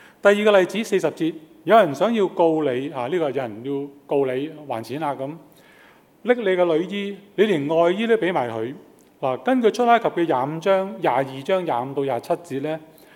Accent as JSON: {"language": "Chinese", "country": "China", "said": "或者我們中國人講就是以德報怨"}